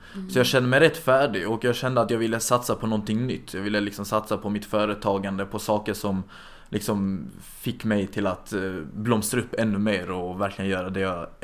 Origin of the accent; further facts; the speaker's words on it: Helsingborg, Skåne, Sweden; accent: Skåne; also born or lived in Stockholm; Och jag är född i Stockholm. Och jag är uppvuxen där de första 10 åren. Och sen så flyttade vi till Helsingborg. Så min ungdomsuppväxt har varit i Helsingborg och det är där jag kommer från liksom.